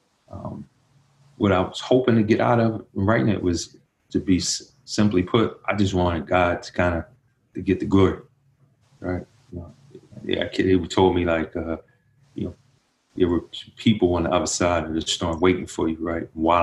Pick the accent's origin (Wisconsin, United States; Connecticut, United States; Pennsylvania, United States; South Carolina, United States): Pennsylvania, United States; Philadelphia; and again, I'm from North Philly.